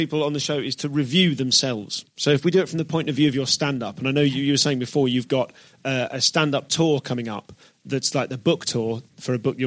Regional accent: Leamington Spa, West Midlands, United Kingdom; I am from Leamington Spa.

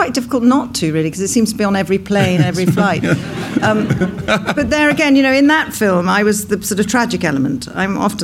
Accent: South West England, United Kingdom; born there; I was born in Cornwall, yeah.

